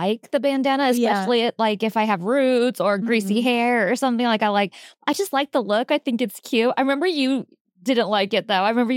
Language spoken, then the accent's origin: English; California, United States; also born or lived in Oregon; I was born in Oregon, but I've never actually been there. And I know that sounds so weird, but literally my parents were from California. My dad got stationed in the Air Force. I was born there.